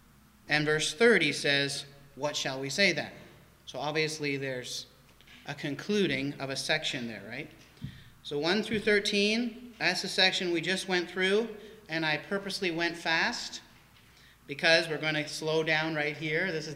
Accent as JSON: {"language": "English", "country": "Canada", "said": "I've had advantages and privileges in life because I'm Canadian."}